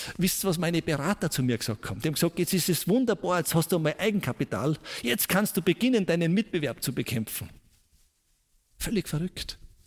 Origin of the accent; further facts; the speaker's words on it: Salzburg, Austria; Ich bin in den Salzburger Alpen aufgewachsen, in einem kleinen Bergdorf.